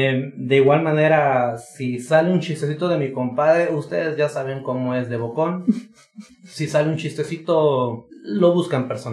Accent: Cuautitlán, Jalisco, Mexico; nosotros, obviamente, no somos de aquí de Autlán, pero queda Cuautitlán relativamente muy cerca de esta ciudad.

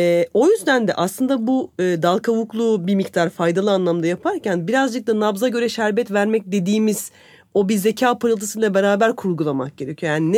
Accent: Antalya, Turkey; Şimdi ben Antalyalıyım. Antalya'da zaten benim büyüdüğüm ortamda öyle bir şey vardı. Hani turist her şeyden daha kıymetliydi.

